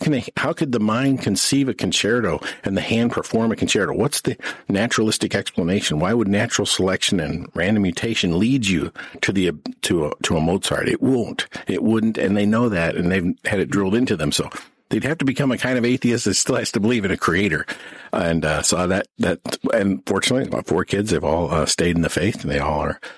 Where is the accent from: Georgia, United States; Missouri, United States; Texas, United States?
Missouri, United States; Ferguson; also born or lived in New Melle, Missouri; I grew up in Ferguson, mostly. You know, we left in the fourth grade, moved out to New Melle, Missouri, and grew up the rest of my years out there.